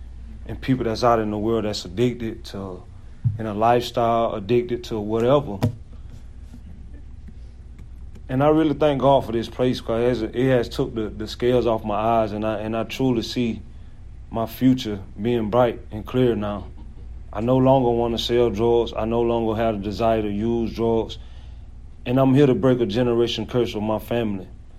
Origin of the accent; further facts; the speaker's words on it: Georgia, United States; I'm from Georgia.